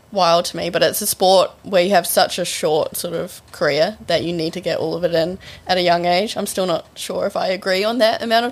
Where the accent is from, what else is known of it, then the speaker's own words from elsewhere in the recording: New Zealand; I mean, I am a Kiwi, don't worry.